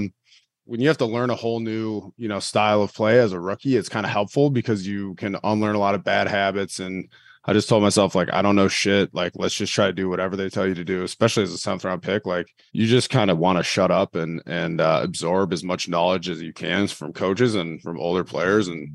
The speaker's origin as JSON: {"language": "English", "region": "Minnesota", "country": "United States", "tie": "born or raised there", "moved": "as an adult", "said": "because I grew up in Minnesota. I went to Wisconsin. And then, you know, moved to South Philly."}